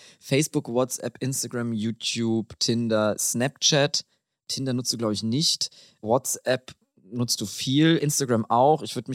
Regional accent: Bavaria, Germany; in Bayern, wo ich herkomme

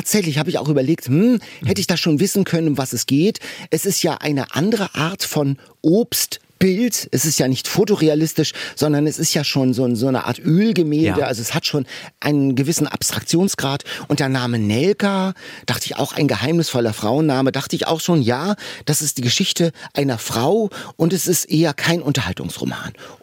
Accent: Northern Germany, Germany; Ich komme ja auch als Norddeutscher und kenne diese Apfelplantagen.

